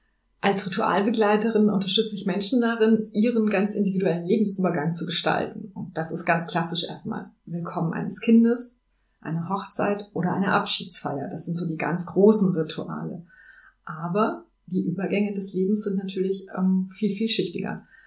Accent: Transylvania, Romania; also born or lived in Bavaria; now in Germany; Ich bin nämlich geboren in Siebenbürgen in Transsilvanien und bin dort evangelisch sozialisiert und alle in meinem deutschen Dorf waren evangelisch. Dann sind meine Eltern aber 79 ausgereist mit uns und ich bin im katholischen Bayern gelandet.

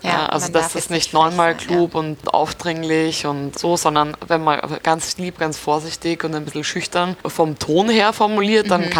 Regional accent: Austria; Genau, Arbeit sehen heißt das bei uns in Österreich.

